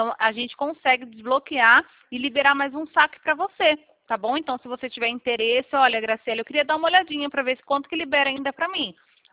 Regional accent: Botujuru, São Paulo, Brazil; Eu sou de Botujuru. Mas eu trabalhava lá em Morato.

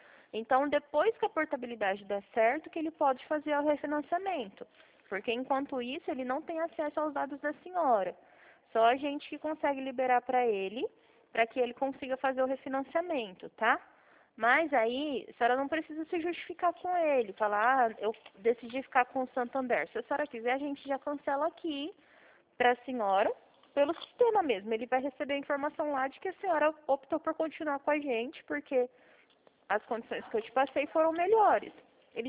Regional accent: Presidente Prudente, São Paulo, Brazil; Eu sou de Presidente Prudente.

